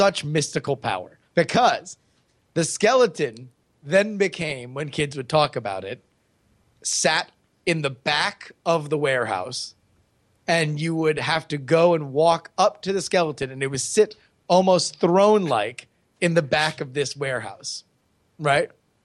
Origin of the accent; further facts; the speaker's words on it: Florida, United States; within like a minute and a half walking distance from where I grew up in South Florida.